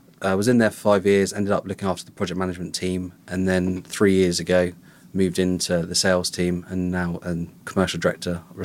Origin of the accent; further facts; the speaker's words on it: Southampton, South East England, United Kingdom; So born and bred in Southampton. Always been there my whole life. Recently moved to the New Forest between Bournemouth and Southampton, but still very, very close, only about 20 minutes away.